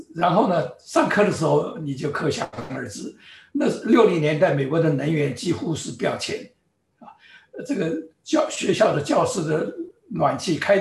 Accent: Taiwan; moved away as an adult; now in United States; 我是从台湾来到这个 Upper State New York，一个是亚热带，一个是这个温带或者偏寒带啊。

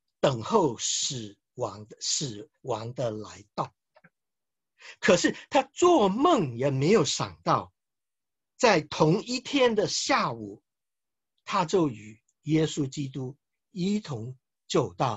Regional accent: China; 我们中国人有句话，我们说出路遇贵人呢

